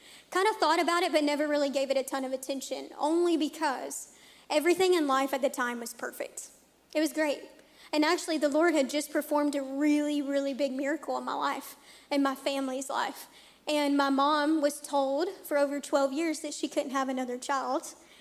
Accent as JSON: {"language": "English", "town": "Waverly", "region": "Tennessee", "country": "United States", "tie": "born or raised there", "also_born_or_lived": "Kennett, Missouri", "said": "I'm from Kennett, technically, Missouri. Half of my life I spent there, so I was born there, lived there for about 9 years, and then moved to Tennessee and was raised in Waverly, Tennessee until I was"}